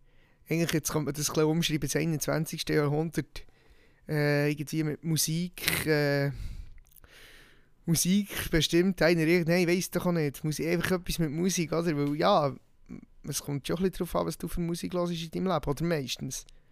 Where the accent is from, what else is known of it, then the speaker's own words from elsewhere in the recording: Switzerland; Das ist mir wichtig als Schweizer, dass das dort steht.